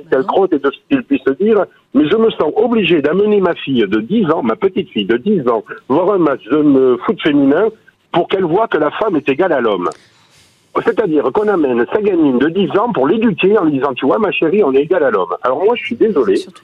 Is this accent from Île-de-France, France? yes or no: no; Occitanie, France; je suis troubadour. Je suis occitan, vivant sur les terres justement des troubadours